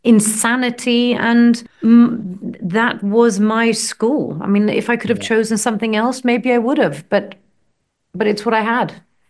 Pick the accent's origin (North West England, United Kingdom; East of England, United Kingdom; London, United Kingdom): North West England, United Kingdom; And they lived, and I was raised in the Lake District. You know, that's where they lived.